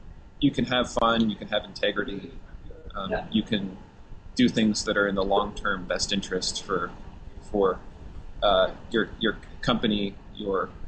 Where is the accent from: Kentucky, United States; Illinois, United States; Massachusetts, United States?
Illinois, United States; Chicago; So I'm from Chicago.